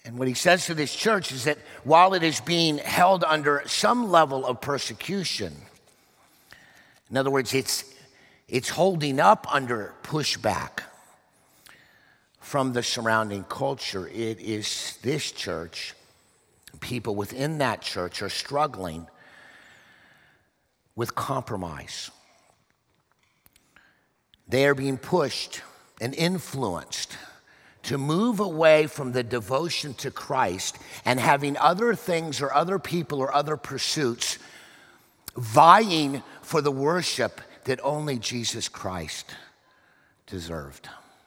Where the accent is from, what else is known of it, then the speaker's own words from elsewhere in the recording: Oklahoma, United States; born there; I know I was born in Oklahoma, but we did learn how to read English.